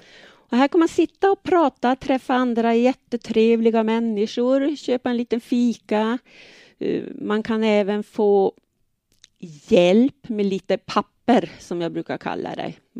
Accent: Lapland, Sweden; now in Örnsköldsvik, Sweden; Ursprungligen så kommer jag från Lappland och har bott i Örnsköldsvik nu i drygt 30 år. Härifrån flyttar jag aldrig.

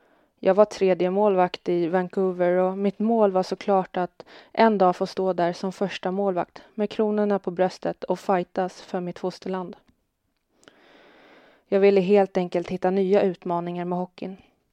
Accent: Stockholm, Stockholm County, Sweden; now in Örnsköldsvik, Sweden; Vi kommer ju från Sveriges största stad med mycket stress och press.

